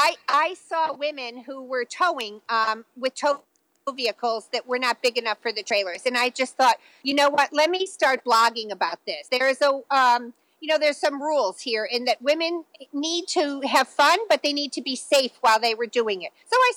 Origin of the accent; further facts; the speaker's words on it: New Jersey, United States; And I, you know, I'm from New Jersey, so I actually flew here because I've been following this campground for so long